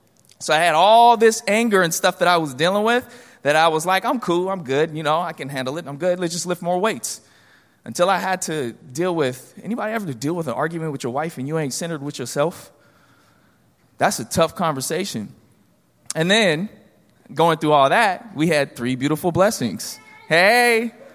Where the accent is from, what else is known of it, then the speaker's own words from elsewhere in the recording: Sacramento, California, United States; I'm from Sacramento, grew up in this area, from South Sac, Franklin, South Sac.